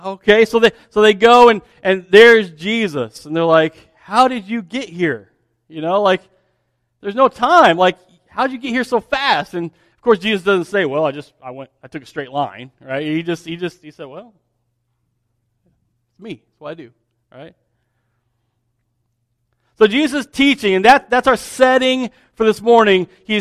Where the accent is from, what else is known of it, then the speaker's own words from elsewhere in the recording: Champaign, Illinois, United States; When I grew up in Champaign.